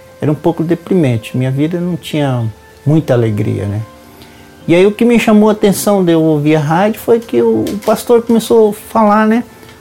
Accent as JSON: {"language": "Portuguese", "region": "Bahia", "country": "Brazil", "also_born_or_lived": "São Paulo", "moved": "yes", "lives_now": "Maringá, Brazil", "said": "Eu saí da Bahia em 91, cheguei em São Paulo em 91 e fiquei até 2006. Em 2006, o casamento não deu certo, eu me separei e vim até Maringá."}